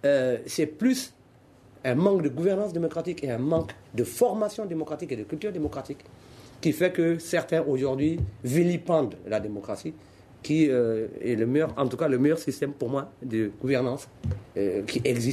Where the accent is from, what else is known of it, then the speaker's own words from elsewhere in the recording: Tombouctou, Mali; Je suis originaire de la région de Tombouctou.